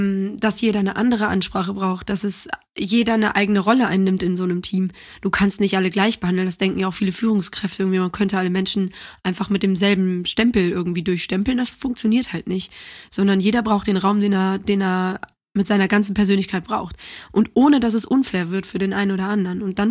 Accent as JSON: {"language": "German", "town": "Cologne", "region": "North Rhine-Westphalia", "country": "Germany", "tie": "born or raised there", "also_born_or_lived": "Düsseldorf", "said": "Ich bin ja Kölnerin mit Leib und Seele."}